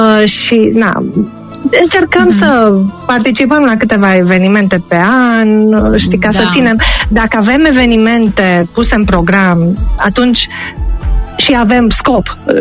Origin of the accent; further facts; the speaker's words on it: Cluj, Cluj County, Romania; Eu sunt din Ardeal, eu sunt din Cluj.